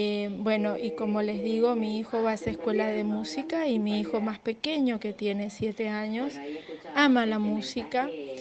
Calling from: San Martín, Mendoza, Argentina; de Mendoza, San Martín.

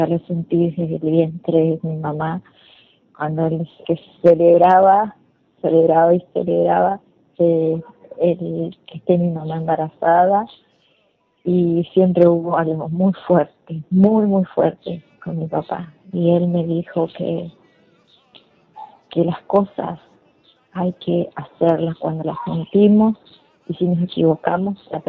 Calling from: Resistencia, Chaco, Argentina; de Resistencia y hoy elijo a mi papá

